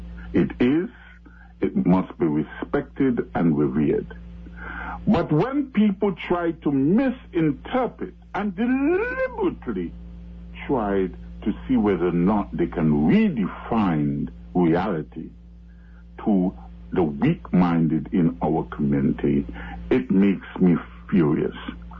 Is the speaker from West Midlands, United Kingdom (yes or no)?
yes; Birmingham, West Midlands, United Kingdom; now in Bloomfield, United States; I was brought up in Birmingham, England